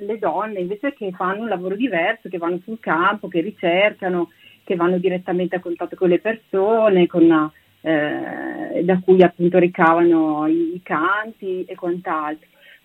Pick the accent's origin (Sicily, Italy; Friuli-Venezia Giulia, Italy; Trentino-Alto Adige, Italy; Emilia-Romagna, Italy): Emilia-Romagna, Italy; Piacenza; io sono di Piacenza